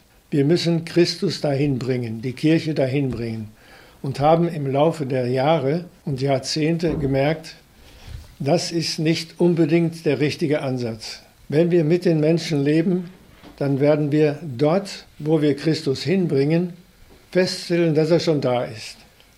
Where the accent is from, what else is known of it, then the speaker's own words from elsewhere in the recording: North Rhine-Westphalia, Germany; Ich bin gebürtig aus dem Sauerland, aus einer Arbeiterfamilie.